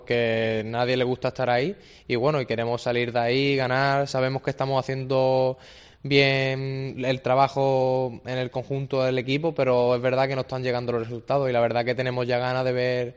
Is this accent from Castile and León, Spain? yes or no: no; Málaga, Andalusia, Spain; yo soy de aquí de Málaga